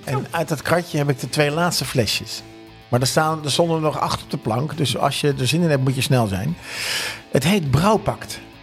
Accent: Amsterdam, North Holland, Netherlands; Dat was echt heel leuk in Eindhoven. Want ik kwam uit Amsterdam.

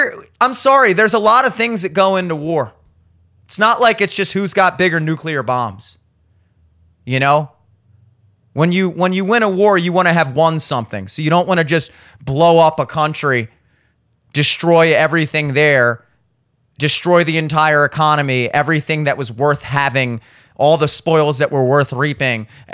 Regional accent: United States; But that's because I'm an American. And I live in Baltimore.

